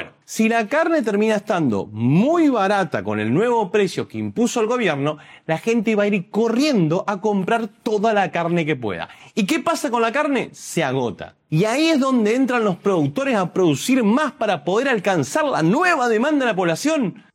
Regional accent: Argentina; te voy a contar cuáles fueron las consecuencias en mi país, Argentina, del control de precios

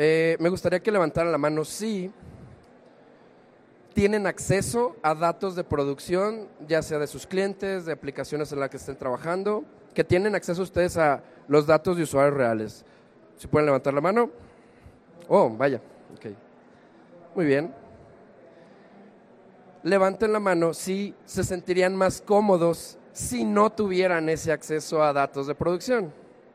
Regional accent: Guadalajara, Jalisco, Mexico; vengo desde Guadalajara, Jalisco.

